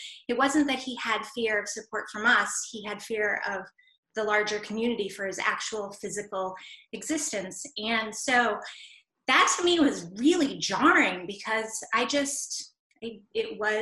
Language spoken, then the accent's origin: English; Hingham, Massachusetts, United States; I think my experience was completely different. I grew up in Hingham